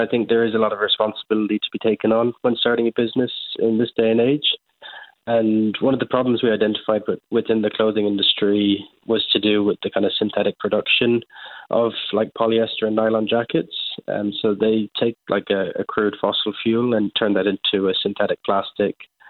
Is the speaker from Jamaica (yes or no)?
no; Kinsale, Munster, Ireland; Yes, so I come from Kinsale. I've grown up here my whole life.